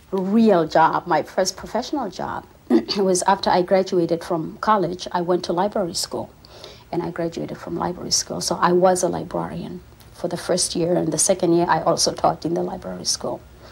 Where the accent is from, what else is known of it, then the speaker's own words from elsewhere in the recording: South Africa; born there; first language Sotho; English is a second language; moved away as an adult; I was born in South Africa, in a place called Mahwile Rain.